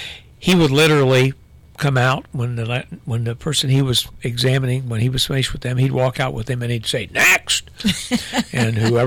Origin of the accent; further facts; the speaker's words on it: Ohio, United States; I grew up in Scioto County in a small town, and my mother was actually the nurse for the only doctor we had in town.